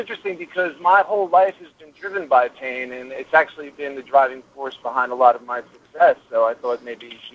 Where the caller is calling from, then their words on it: New Jersey, United States; I'm calling you from the Garden State Parkway.